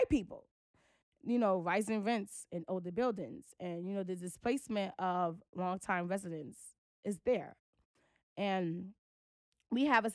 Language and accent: English; Brooklyn, New York, United States; when I say we, I'm speaking specifically for people who are born and raised in Brooklyn, because we see the effects of gentrification.